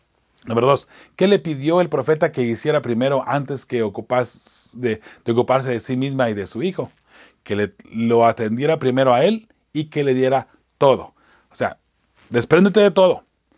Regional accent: Zacatecas, Mexico; Así somos los de Zacatecas, ¿ok?

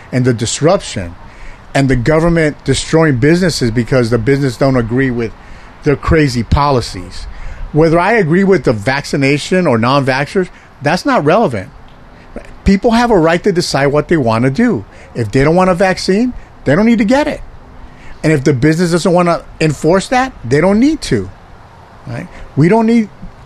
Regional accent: Puerto Rico; I'm from Puerto Rico.

